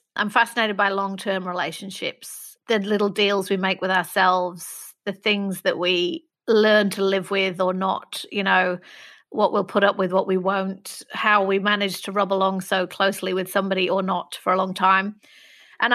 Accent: Manchester, North West England, United Kingdom; I grew up in Manchester

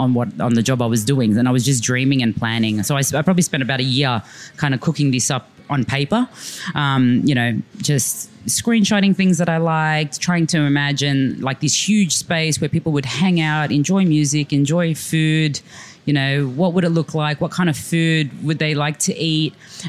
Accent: Sydney, New South Wales, Australia; growing up in Sydney, Leichhardt, but 20 years ago, 25 years ago, Leichhardt was the place to be.

